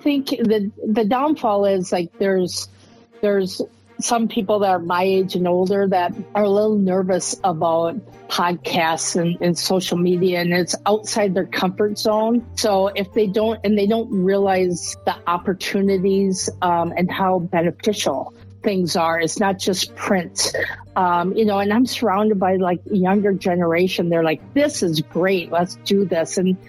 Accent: Wisconsin, United States; I'm from Wisconsin, so I'm always going to promote brandy

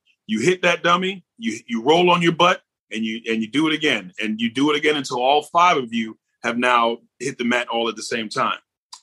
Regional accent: New York, United States; I'm a New Yorker, so I'm a Giants fan.

